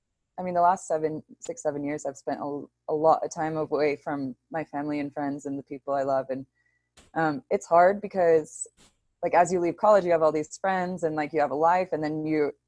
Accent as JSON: {"language": "English", "country": "United States", "tie": "born or raised there", "said": "it's not the way we grew up in America"}